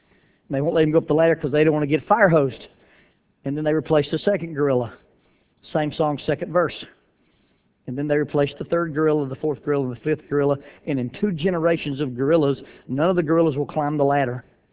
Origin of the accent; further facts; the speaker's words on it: Alabama, United States; Hey, I'm from Alabama. We have humidity in Alabama.